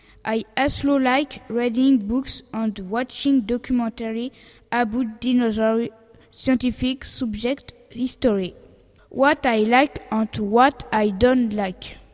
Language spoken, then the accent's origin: English; Ploërmel, Brittany, France; English is a second language; I come from France and I live in Puermel. I am 11 years old and my birthday is on October 8th.